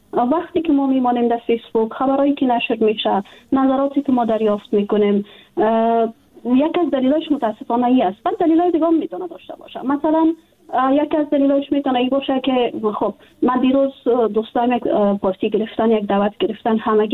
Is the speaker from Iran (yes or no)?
no; Afghanistan; جدا از اینکه وطنم است، خانواده ام اونجا است، دوستای ما هستند، ما در افغانستان بزرگ شدیم، تحصیل کردیم، کار کردیم